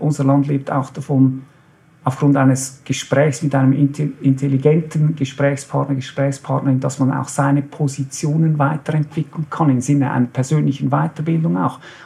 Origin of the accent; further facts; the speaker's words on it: Switzerland; Meine Mutter ist gebürtige Österreicherin, ist nach dem Zweiten Weltkrieg hierher gekommen, hat hier meinen Vater kennengelernt, sind wieder ausgewandert, wieder zurückgekommen. Das heißt, ich bin eigentlich überzeugter Schweizer, aber aufgrund meiner teilösterreichischen Herkunft